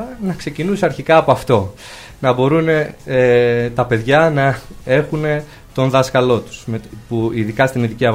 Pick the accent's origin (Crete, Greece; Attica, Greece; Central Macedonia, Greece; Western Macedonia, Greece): Attica, Greece; Nea Filadelfeia; επειδή είμαι και από τη Νέα Φιλαδέλφεια, εκεί πέρα τώρα